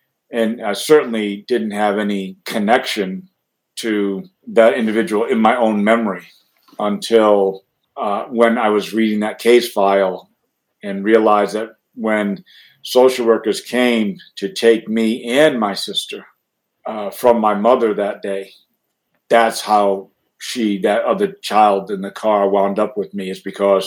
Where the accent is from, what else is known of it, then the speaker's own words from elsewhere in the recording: New Bedford, Massachusetts, United States; now in Chicago, United States; So I currently call home the Chicagoland area, although I am originally from Massachusetts, New Bedford, Massachusetts specifically, which is a community that's about an hour and a half south of Boston